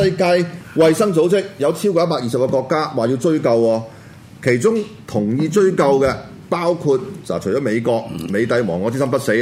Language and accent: Cantonese; Hong Kong; 我哋香港人對於特區政府嗰個信任咧